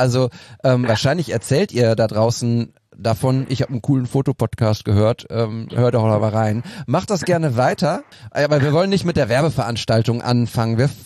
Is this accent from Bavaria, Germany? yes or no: no; Münster, North Rhine-Westphalia, Germany; born there; ich komme ja aus Münster gebürtig